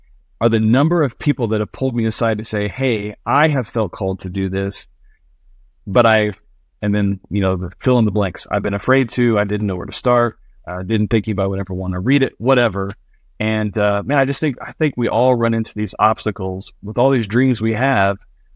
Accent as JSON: {"language": "English", "region": "Midwest", "country": "United States", "tie": "born or raised there", "said": "And growing up in the Midwest, and of course, I've had the privilege of living all over the country"}